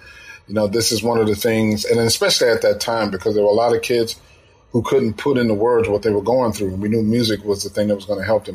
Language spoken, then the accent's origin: English; New Orleans, Louisiana, United States; when I was a kid, man, I grew up in a household where there was music everywhere.